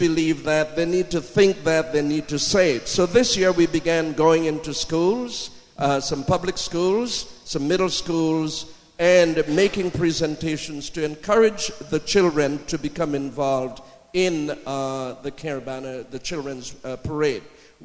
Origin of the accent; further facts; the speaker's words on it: Scarborough, Ontario, Canada; I am an Easterner. I come from Scarborough.